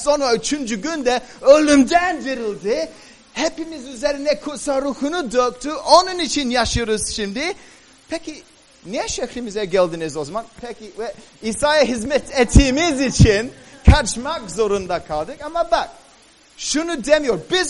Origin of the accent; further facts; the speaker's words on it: Cyprus; Kıbrıs yani benim memleketim ve Antakya'ya kadar gittiler.